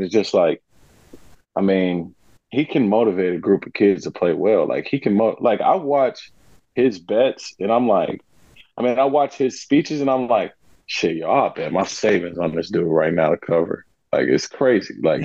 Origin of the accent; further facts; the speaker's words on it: Cincinnati, Ohio, United States; I mean, I grew up in Cincy when he played with the Reds.